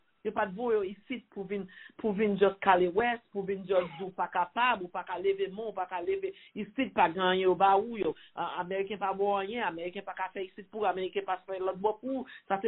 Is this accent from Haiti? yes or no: yes; Haiti; Donc nous camper en tant qu'Haïtien, nous fiers.